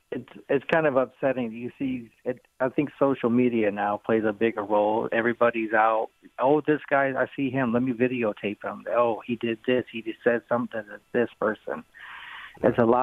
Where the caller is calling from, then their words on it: Houston, Texas, United States; And especially, I'm calling from Houston